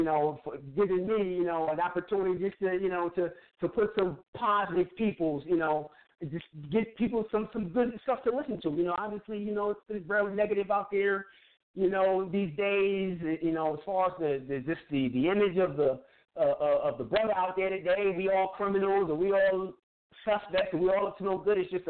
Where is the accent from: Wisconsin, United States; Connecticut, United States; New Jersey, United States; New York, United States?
Connecticut, United States; Hartford; Just a guy who, you know, who grew up in the hood, man, from Hartford. Man, I love Hartford, man. I'm from Northern Stone Village, all moving Park Street on the west end and on the west side.